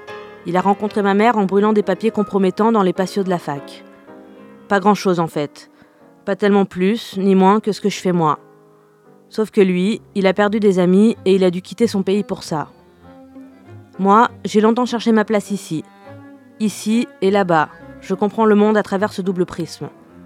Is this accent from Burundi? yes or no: no; Lyon, Auvergne-Rhône-Alpes, France; born there; Je suis née à Lyon, durant l'exil de mes parents qui débarquaient d'Argentine.